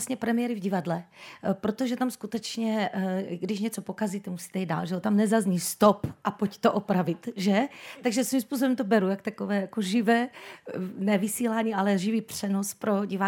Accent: Prešov, Prešov Region, Slovakia; A já jsem z Prešova teda, kdyby náhodou ještě někdo nevěděl, že já to hrdě říkám z východního Slovenska.

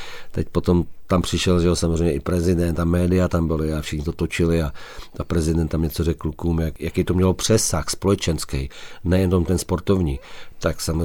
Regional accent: Karlovy Vary, Karlovy Vary Region, Czechia; tak jsem z Karlových Varů a jsem v Karlových Varech

